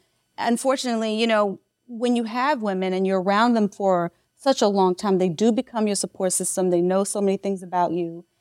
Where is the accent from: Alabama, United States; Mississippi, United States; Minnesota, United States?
Mississippi, United States; now in New York, United States; when I grew up in Mississippi, I grew up around like eight brothers.